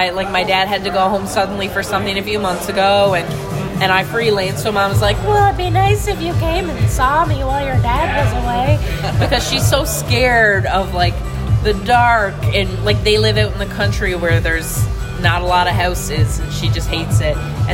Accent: Newfoundland and Labrador, Canada; We're all from Newfoundland

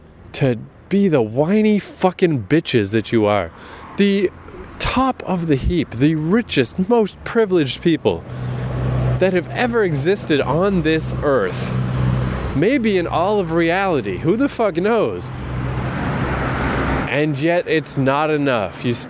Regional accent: Canada; I'm gonna say I'm sorry because I'm Canadian.

